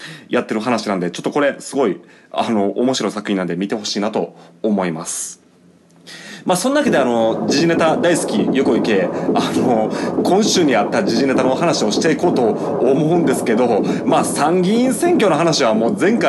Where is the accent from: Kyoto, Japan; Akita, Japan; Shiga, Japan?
Shiga, Japan; 僕の地元滋賀も